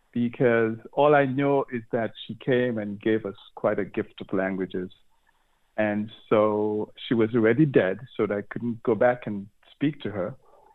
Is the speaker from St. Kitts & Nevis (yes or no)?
yes; St. Kitts & Nevis; the kinds of things with my students that she did with me as and other students growing up in St. Kitts